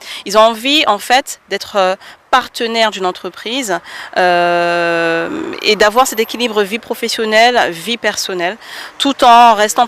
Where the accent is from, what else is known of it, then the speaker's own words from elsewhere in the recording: French Guiana, France; Donc voilà, en tant que guyanaise, je pense beaucoup à eux